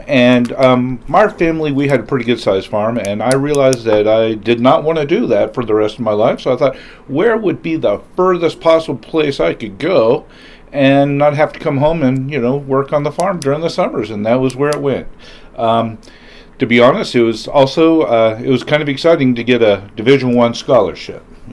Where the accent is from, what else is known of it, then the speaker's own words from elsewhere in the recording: Iowa, United States; also born or lived in Washington; Born and raised in Iowa, went to the University of Washington.